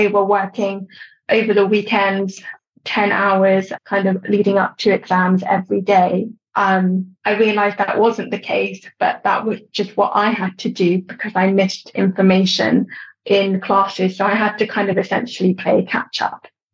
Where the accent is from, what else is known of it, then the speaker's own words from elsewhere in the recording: London, United Kingdom; born there; So I was born in London. I'm 28 years old.